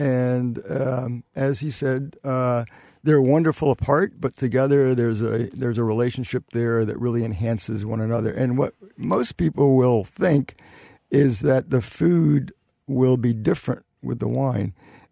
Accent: New York, United States; growing up on the East Coast in New York, I always had a vision of cellaring wine.

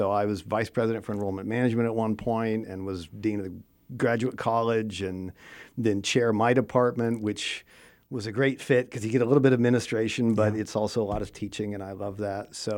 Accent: Lawton, Oklahoma, United States; also born or lived in Fort Worth; I was actually born in Fort Worth, and my dad worked for General Motors. And right after I was born, he got moved to Lawton, Oklahoma. So I actually grew up

